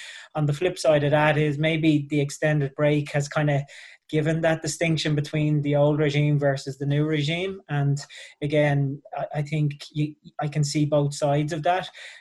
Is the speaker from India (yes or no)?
no; Ireland; as Irish people, as sports people, it would be great to have an outlet where we could see GAA.